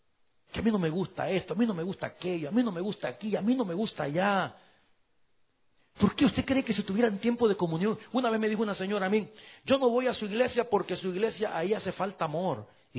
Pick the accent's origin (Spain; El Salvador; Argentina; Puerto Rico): El Salvador; La última vez que yo estuve en el estadio en mi país, en El Salvador